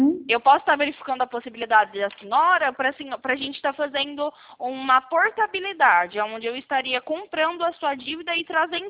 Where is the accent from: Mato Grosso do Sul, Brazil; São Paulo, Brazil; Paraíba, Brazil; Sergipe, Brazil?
São Paulo, Brazil; Campinas; Eu sou aqui do interior de São Paulo, fico localizada aqui na cidade de Campinas.